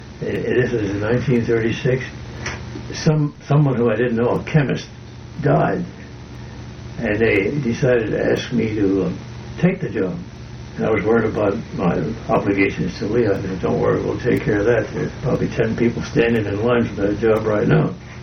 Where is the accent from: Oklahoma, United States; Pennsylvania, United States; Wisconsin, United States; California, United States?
Pennsylvania, United States; Allentown; I was born and raised in the Allentown, Bethlehem, Pennsylvania area.